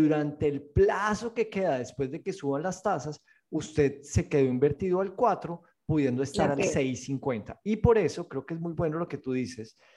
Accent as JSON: {"language": "Spanish", "country": "Colombia", "said": "A mí no me gusta el café y soy colombiano"}